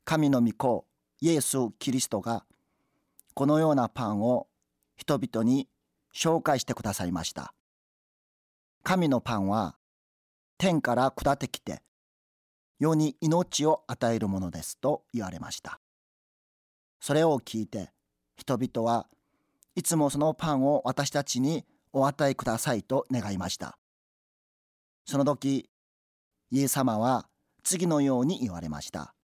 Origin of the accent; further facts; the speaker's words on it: South Korea; Japanese is a second language; now in Japan; 私は約13年前に韓国から日本に来ましたが